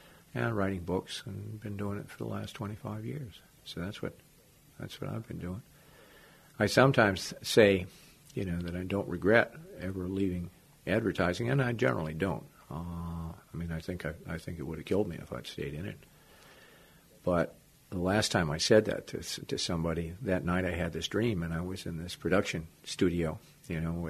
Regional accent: Montana, United States; Well, I was raised out in Montana, and grew up, went to school there, went to the University of Montana.

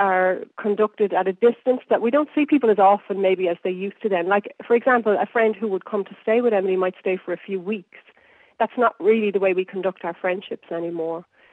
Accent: Ireland; I'm Irish. I live in Ireland.

